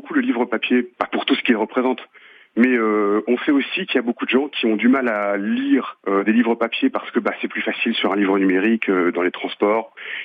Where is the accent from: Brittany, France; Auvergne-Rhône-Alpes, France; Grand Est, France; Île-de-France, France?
Grand Est, France; Strasbourg; avec la ville de Strasbourg, parce qu'on est strasbourgeois.